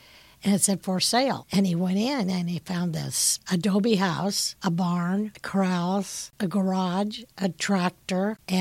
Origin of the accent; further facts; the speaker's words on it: Burbank, California, United States; also born or lived in Hollywood; I was born in Hollywood, and then I was raised in Burbank, which is a perfect place for me because I'm totally into horses.